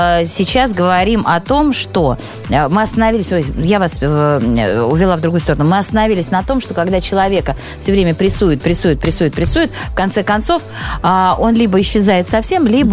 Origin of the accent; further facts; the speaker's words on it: Saint Petersburg, Russia; у меня все блокадники, я же из Питера.